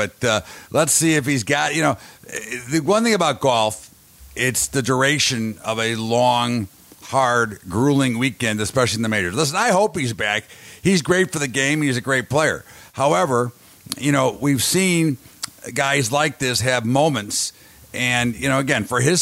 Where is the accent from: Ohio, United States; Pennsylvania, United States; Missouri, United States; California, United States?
Missouri, United States; But, you know, I'm from Missouri. You got to show me.